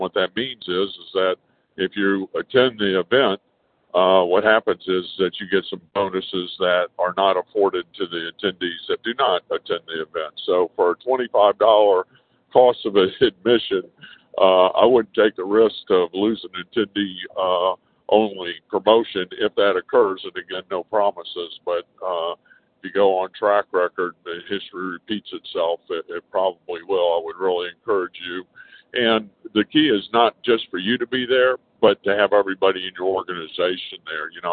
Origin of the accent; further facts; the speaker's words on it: Austin, Texas, United States; I'm from Austin, Texas, as most of you know